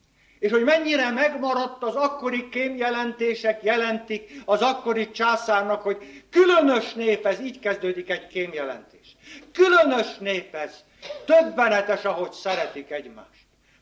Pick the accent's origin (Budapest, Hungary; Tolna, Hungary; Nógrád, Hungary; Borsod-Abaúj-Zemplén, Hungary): Budapest, Hungary; Újpest; born there; hát Újpesten születtem, újpesti nyelven.